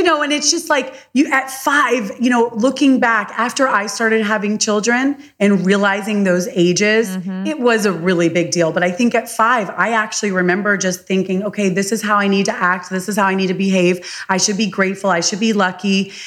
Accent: Palm Beach, Florida, United States; moved away; also born or lived in Charlotte, North Carolina; But yeah, born and raised in Palm Beach, Florida, and then lived in Charlotte, North Carolina for the last 20 years.

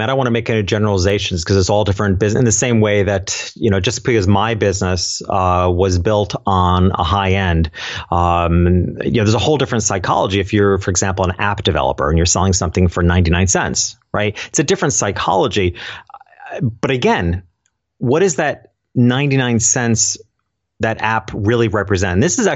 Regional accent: New York, United States; went back to my hometown, which was a tiny little town in upstate New York

